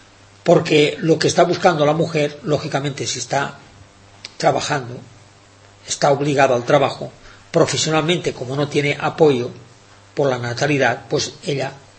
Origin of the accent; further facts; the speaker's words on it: Spain; como buen español que soy